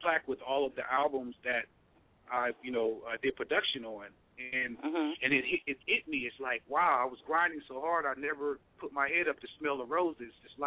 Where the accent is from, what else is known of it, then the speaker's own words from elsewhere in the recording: Los Angeles, California, United States; I'm from Los Angeles, California.